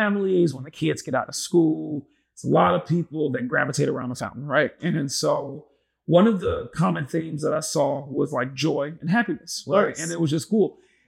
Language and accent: English; Chicago, Illinois, United States; I'm from Chicago, I'm a big city kid.